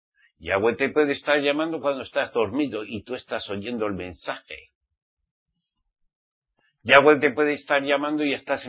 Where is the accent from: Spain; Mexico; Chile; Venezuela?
Spain; Basque Country; Como yo soy vasco